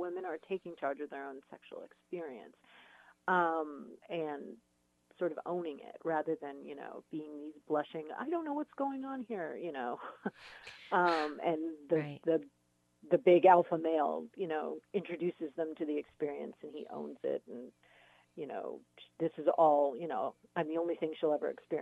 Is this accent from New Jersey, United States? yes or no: no; San Diego, California, United States; also born or lived in New York; I grew up down in San Diego.